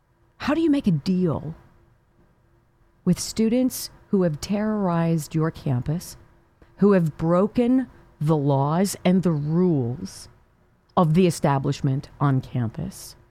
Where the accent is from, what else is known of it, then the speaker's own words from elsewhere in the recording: Evanston, Illinois, United States; born there; My parents both went to Northwestern. I was born in Evanston, Illinois.